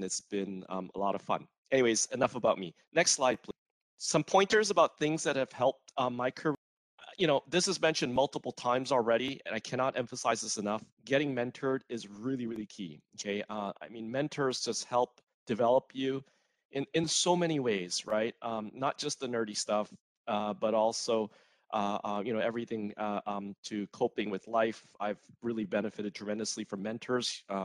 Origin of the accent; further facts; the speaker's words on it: Vancouver, British Columbia, Canada; also born or lived in Malaysia / Singapore; now in United States; I was born in Malaysia. I'm ethnically Chinese. I grew up in Vancouver, Canada. But then after doing my undergrad, I moved to the US, had a couple of years, short stint living in Singapore.